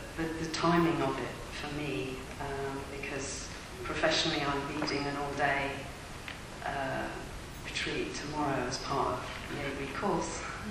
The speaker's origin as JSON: {"language": "English", "region": "London", "country": "United Kingdom"}